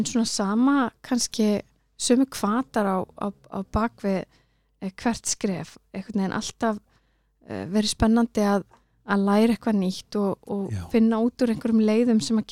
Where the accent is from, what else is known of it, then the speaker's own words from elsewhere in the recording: Reykjavík, Capital Region, Iceland; Ég árbæðingur, ég er elst upp í Hraunbænum og í Selásnum og síðan er ég svo mikið í sveit hjá ömmun og afa sem átti bóndabæ.